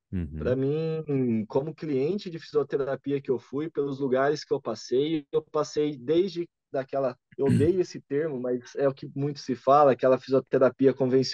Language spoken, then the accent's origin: Portuguese; Americana, São Paulo, Brazil; now in Uberlândia, Brazil; Eu sou de Americana, cara.